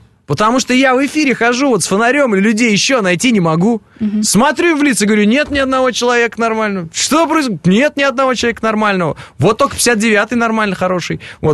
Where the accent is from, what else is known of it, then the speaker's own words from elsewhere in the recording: Kazakhstan; born there; Я родился в Казахстане.